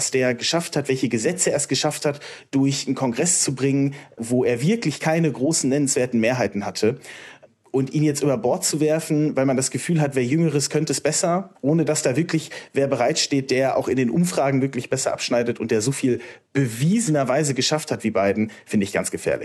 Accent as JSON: {"language": "German", "country": "United States", "lives_now": "Germany", "said": "ich bin Amerikaner in Deutschland."}